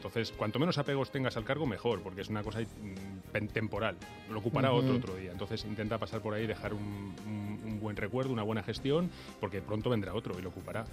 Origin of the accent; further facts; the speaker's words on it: Spain; yo soy español y pertenezco a una cultura donde la familia se valora mucho